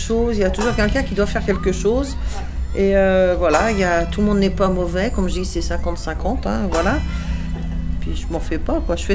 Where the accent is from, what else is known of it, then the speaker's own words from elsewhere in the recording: Bordeaux, Nouvelle-Aquitaine, France; Je suis née à Bordeaux, je suis une Bordelaise.